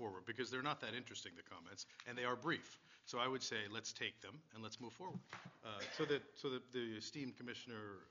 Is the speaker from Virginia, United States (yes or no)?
no; Studio City, California, United States; I'm from Studio City.